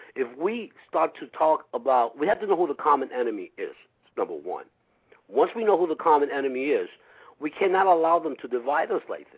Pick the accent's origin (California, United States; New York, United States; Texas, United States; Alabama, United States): New York, United States; Bronx; I'm Puerto Rican, okay? I was raised in the South Bronx in Harlem, right among blacks, lived with blacks and everything, the whole nine yards.